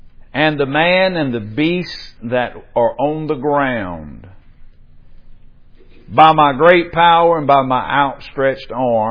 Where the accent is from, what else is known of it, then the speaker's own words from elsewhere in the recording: Mississippi, United States; the average person in Kemper County, whatever, would say that either I'm from DeKalb or I'm from Meridian.